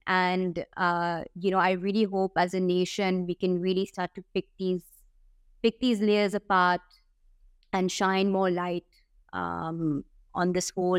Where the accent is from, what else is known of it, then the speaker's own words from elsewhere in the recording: Hong Kong; So I'm born and brought up in Hong Kong. And I ended up going to boarding school